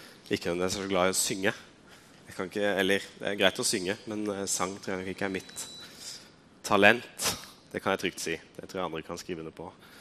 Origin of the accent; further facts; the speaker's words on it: Hamar, Innlandet, Norway; Jeg er her fra Hamar, jeg vokste opp faktisk i kirka her. Min far var pastor når jeg var liten.